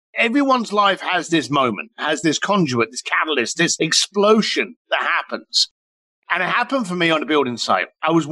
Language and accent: English; London, United Kingdom; Now, I grew up in East London.